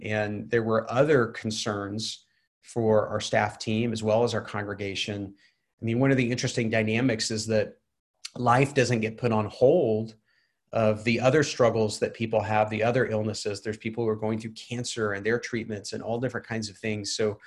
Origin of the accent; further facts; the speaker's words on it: Waco, Texas, United States; I grew up in Waco, Texas, so I know what it means to be a part of a community that fervently is anxious about the end times.